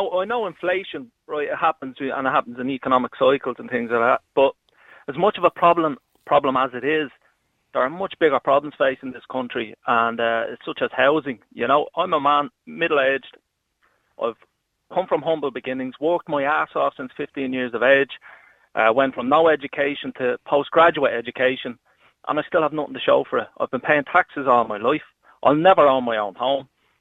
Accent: Dublin, Leinster, Ireland; I grew up in the Coolock area

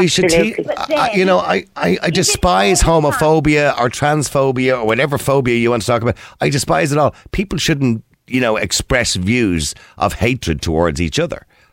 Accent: Ireland; I'm not. I'm Irish and I'm white. That's a fact.

